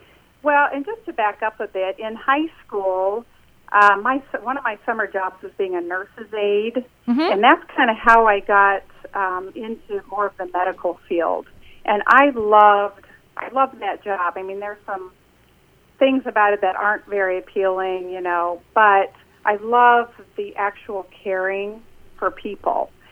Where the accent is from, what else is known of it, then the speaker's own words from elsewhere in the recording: Lebanon, Indiana, United States; also born or lived in West Virginia; And really settled in Lebanon, Indiana, in the fifth grade. So I look at Lebanon as my hometown.